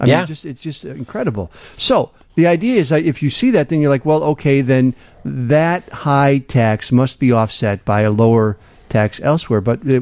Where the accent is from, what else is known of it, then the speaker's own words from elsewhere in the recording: Manteno, Illinois, United States; I grew up in Manteno, so I'm not unfamiliar with Homewood